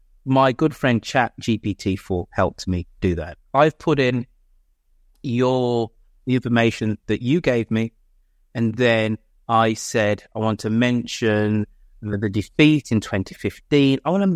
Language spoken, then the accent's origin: English; Birmingham, West Midlands, United Kingdom; my hometown of Birmingham has just under 50% of adults in poverty.